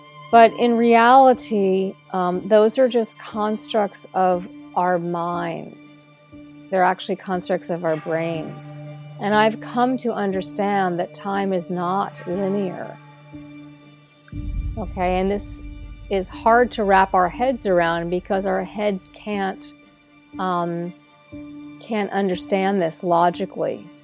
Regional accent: New Jersey, United States; I was born in New Jersey in the United States. I grew up in a suburban town.

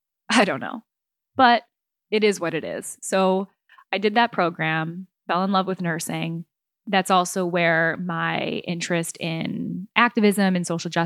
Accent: Chicago, Illinois, United States; I'm from Chicago. So I was born and raised on the near west side of Chicago, which kind of like also plays into this story.

